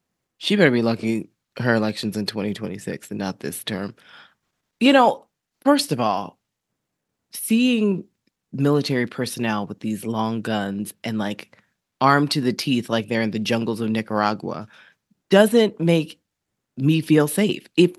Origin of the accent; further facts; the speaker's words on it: New York, United States; As a Black person, definitely doesn't make me feel safer. But as a New Yorker, put the sort of Black racial piece aside for a hot second.